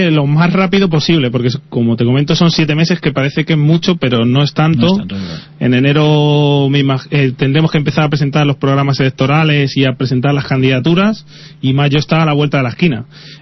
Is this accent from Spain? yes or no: yes; Pinto, Community of Madrid, Spain; soy nacido, he vivido en Pinto y tengo mucho aprecio a este municipio.